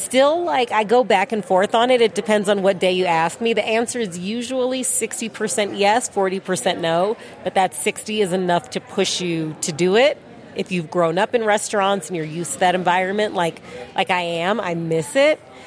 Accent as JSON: {"language": "English", "town": "Chicago", "region": "Illinois", "country": "United States", "tie": "born or raised there", "said": "I grew up in Chicago, so that's the hometown, and I had an absolute blast there."}